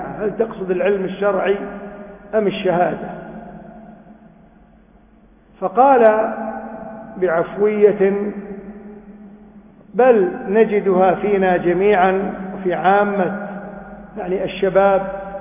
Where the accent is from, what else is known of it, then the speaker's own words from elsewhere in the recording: Kuwait; عندنا في الكويت